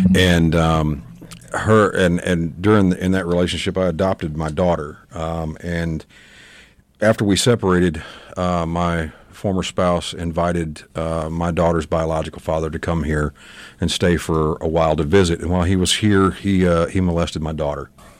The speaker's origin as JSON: {"language": "English", "town": "Houston", "region": "Texas", "country": "United States", "said": "I'm originally from Houston, Texas."}